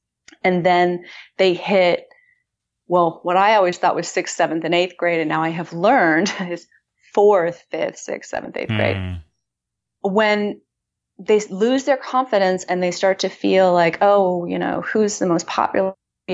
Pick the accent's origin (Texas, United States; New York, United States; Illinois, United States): Texas, United States; Austin; when I moved back to my hometown of Austin.